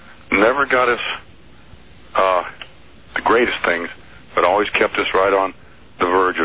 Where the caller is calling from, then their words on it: Florence, Oregon, United States; I'm in Florence, Oregon.